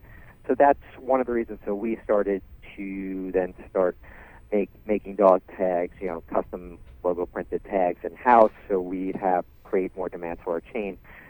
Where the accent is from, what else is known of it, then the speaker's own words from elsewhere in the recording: Bronx, New York, United States; I always love hearing the story and how we grew up in the Bronx